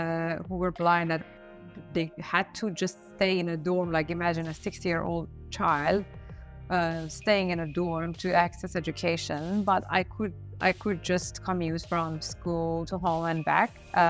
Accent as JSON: {"language": "English", "country": "Iran", "tie": "born or raised there", "second_language": "English", "said": "And then in Iran, at that time especially, enrolling in public college was very competitive."}